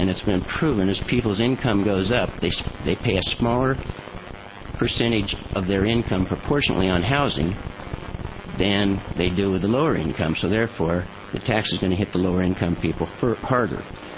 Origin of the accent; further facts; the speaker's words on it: Ashland, Oregon, United States; now in Medford, United States; I grew up in Ashland, born there, went through K through 12, graduated from SOU, 4 years of college there, moved to Medford in 74.